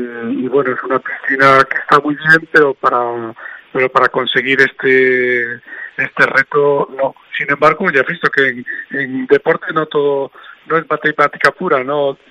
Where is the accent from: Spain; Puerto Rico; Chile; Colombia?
Spain; me sigo manteniendo como el español con más oros de la historia